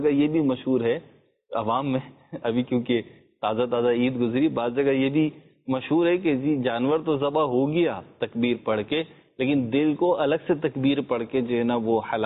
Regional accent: Karachi, Sindh, Pakistan; born there; ہم تو کراچی کے تھے پیدائشی طور پہ

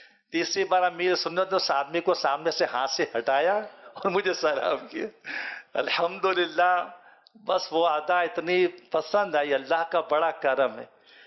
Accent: Mardan, Khyber Pakhtunkhwa, Pakistan; first language Pashto; Urdu is a second language; مادری زبان میری پشتو ہے, پیدائش یہاں کی ہے تو اردو صاف ہو گئی ہے اور پشتو ذرا آگے پیچھے ہو گئی. ہم لوگ مردان سے تعلق ہے

